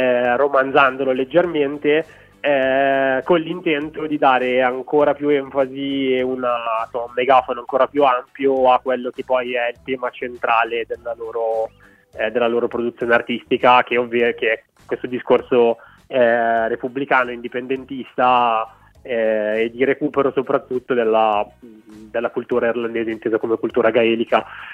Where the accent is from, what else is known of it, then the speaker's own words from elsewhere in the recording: Belfast, Northern Ireland, United Kingdom; che è West Belfast piena, quindi proprio a 300 metri da dove stavano loro